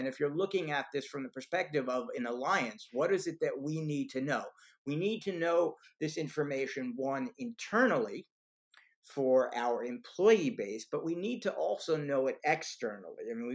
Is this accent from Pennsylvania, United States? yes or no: no; New Haven, Connecticut, United States; my dad was a physician and professor of medicine at Yale, so I grew up in New Haven, but my parents were from New York City, so we went back and forth.